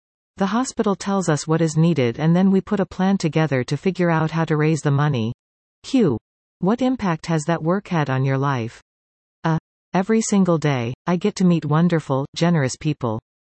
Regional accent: Mississauga, Ontario, Canada; I grew up in Mississauga.

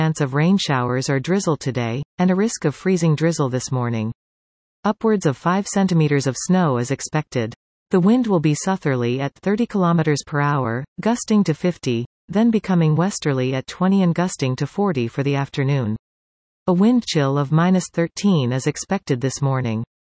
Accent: Nigeria; I have never done anything like this and could not imagine such a thing when I was growing up in Nigeria.

